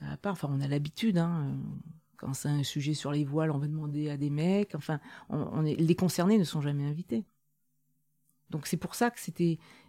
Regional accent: Auvergne-Rhône-Alpes, France; Alors, je suis auvergnate et celui qui dirige notre région

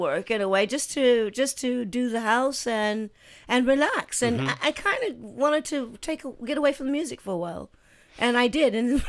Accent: Los Angeles, California, United States; also born or lived in Long Beach; But I'm from Los Angeles, mm-hmm. and I was born in a place called Long Beach.

